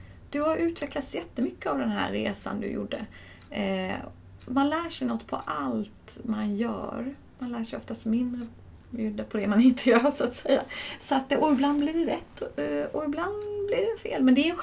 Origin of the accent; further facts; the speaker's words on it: Älmhult, Kronoberg County, Sweden; Jag kommer från Älmhult, IKEA kommer ifrån.